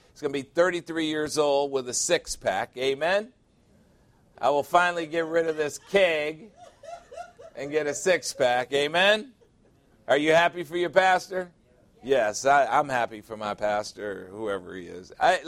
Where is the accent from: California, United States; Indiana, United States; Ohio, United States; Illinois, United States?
Illinois, United States; Chicago; You know, I'm from Chicago, as you well know